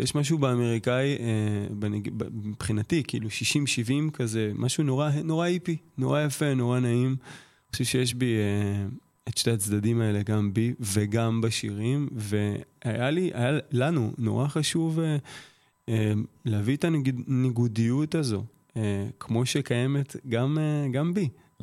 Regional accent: Bat Yam, Tel Aviv District, Israel; גדלתי בבת ים

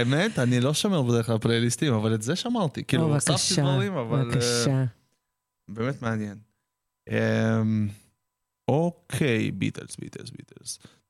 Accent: Ukraine; now in Israel; אני ישראלי, אני אוהב את המדינה שלי, אני גם אוהב את המולדת שלי, כן? כאילו, זה לא שלא אכפת לי מאוקראינה

